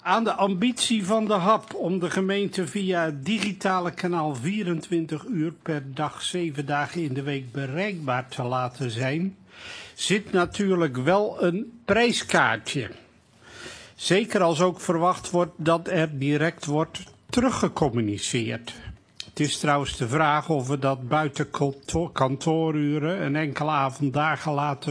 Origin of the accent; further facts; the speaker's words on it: Rotterdam, South Holland, Netherlands; born there; Het initiatief van mijn geboortestad, www.rotterdamveilig.nl